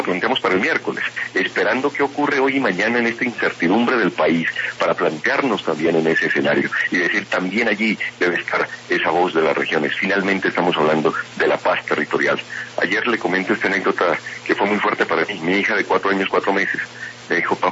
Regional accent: Colombia; Lo que pedimos desde el sur es encontrar de manera urgente y pronta un propósito común como colombianos.

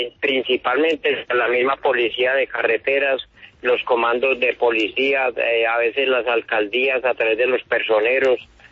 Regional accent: Antioquia, Colombia; ustedes saben de que yo soy antioqueño, pero mi corazón es colombiano

